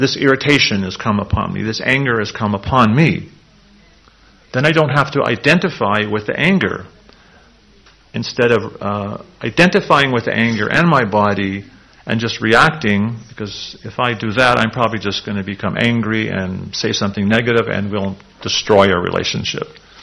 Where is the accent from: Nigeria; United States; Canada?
Canada; born there; I'm a Canadian, but in reality I have a body that took birth in Canada